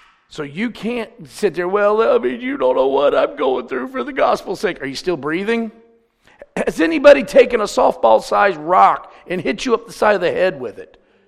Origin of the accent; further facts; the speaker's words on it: United States; Bless God, I'm an American. It's my right.